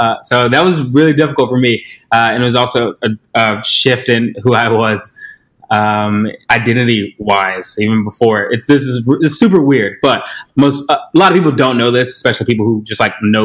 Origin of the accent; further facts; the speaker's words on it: North Carolina, United States; also born or lived in Virginia; now in Chicago, United States; I'm originally from North Carolina / Virginia, so those places definitely have my heart and probably a little bit of my voice / accent.